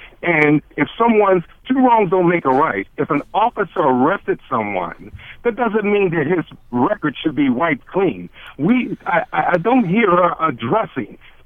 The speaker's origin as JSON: {"language": "English", "town": "Baltimore", "region": "Maryland", "country": "United States", "tie": "born or raised there", "said": "I'm a black man. I grew up in Baltimore City. I was a police cadet in the 70s"}